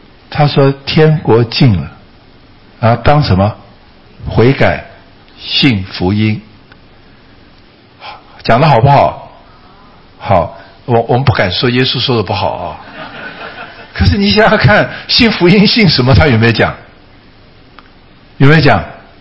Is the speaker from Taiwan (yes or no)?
yes; Taiwan; 我们中国人很喜欢这一套，我从小在台湾就是这样